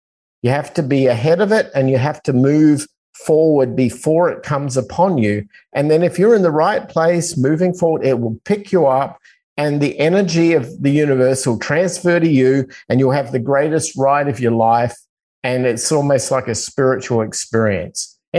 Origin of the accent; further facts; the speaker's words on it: Australia; growing up in Australia as a surfer.